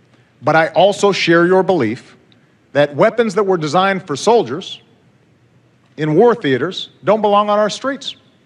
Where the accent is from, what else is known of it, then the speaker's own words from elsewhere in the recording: Chicago, Illinois, United States; in my hometown of Chicago, there's an awful lot of violence